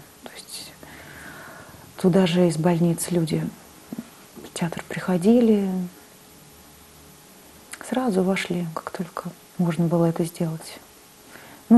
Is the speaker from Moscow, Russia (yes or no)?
yes; Moscow, Russia; такую гордость за то, что я москвичка